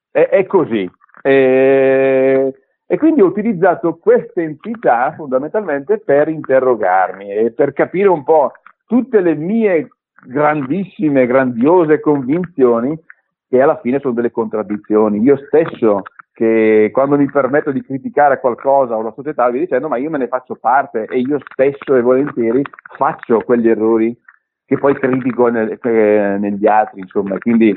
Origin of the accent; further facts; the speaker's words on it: Brescia, Lombardy, Italy; E sono cresciuto in un'Italia completamente diversa da quella che leggiamo adesso